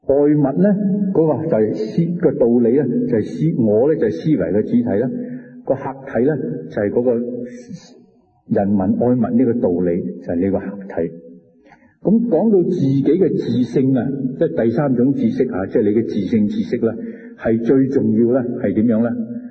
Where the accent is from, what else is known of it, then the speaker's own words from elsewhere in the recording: China; 咁我哋身为中国人咧